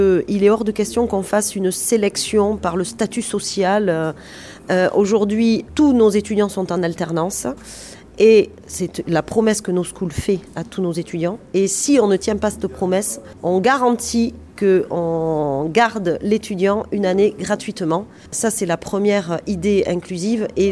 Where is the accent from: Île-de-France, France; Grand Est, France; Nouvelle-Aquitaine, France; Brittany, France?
Nouvelle-Aquitaine, France; Mont-de-Marsan; moved away as an adult; quand je suis partie de Mont-de-Marsan à 18 ans, c'est pour partir faire mes études.